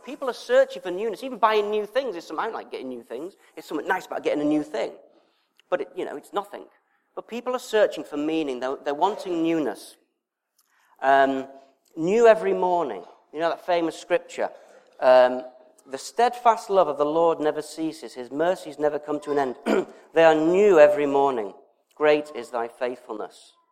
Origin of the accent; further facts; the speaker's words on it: United Kingdom; We're British and we do it because that's what we do.